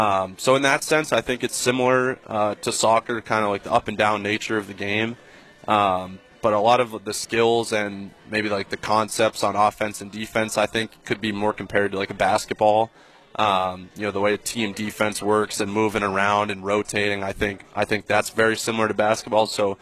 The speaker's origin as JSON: {"language": "English", "country": "Canada", "said": "I'm Canadian"}